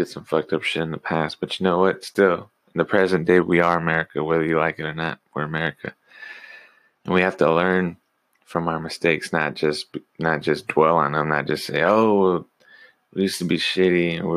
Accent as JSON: {"language": "English", "country": "United States", "said": "I know I'm American."}